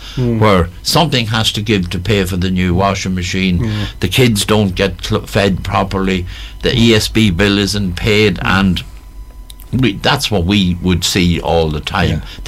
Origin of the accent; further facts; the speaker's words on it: Dundalk, County Louth, Ireland; back in the 70s and 60s when I was brought up in Dundalk